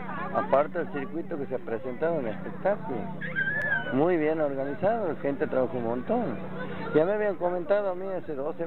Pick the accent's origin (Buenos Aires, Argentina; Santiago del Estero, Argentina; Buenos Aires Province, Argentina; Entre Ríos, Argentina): Santiago del Estero, Argentina; Colonia Dora; la gente de aquí, de Colonia Dora, no te olvides que yo aquí era lo mismo que este es mi pueblo